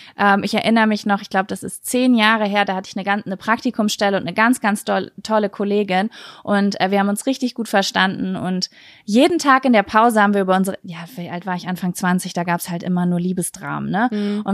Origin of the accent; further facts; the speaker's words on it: Lübbecke, North Rhine-Westphalia, Germany; Aus Nordrhein-Westfalen, Lübeck, in der Nähe von Bielefeld.